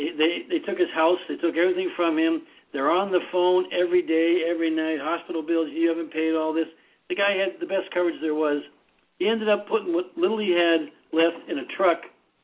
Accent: Oceanside, California, United States; He's from, of all places, my hometown here in Oceanside.

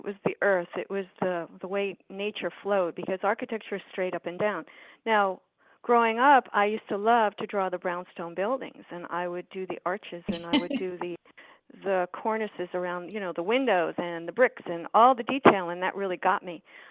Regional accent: Manhattan, New York, United States; because I grew up in Manhattan. I grew up in a concrete jungle.

